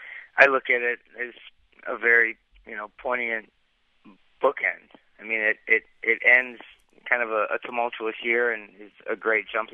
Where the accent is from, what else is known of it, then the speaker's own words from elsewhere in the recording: Michigan, United States; I grew up in Michigan, so my favorite season happens to be fall